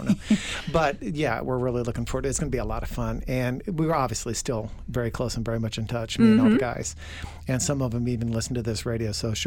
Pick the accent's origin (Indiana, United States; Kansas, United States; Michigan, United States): Indiana, United States; West Lafayette; I grew up in West Lafayette. We moved here back in the early 60s.